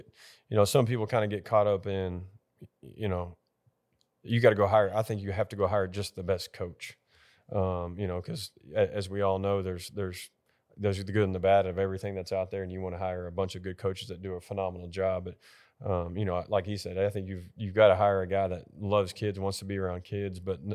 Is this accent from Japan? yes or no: no; Texas, United States; especially like when I came from Texas, we couldn't do anything with them in the summer.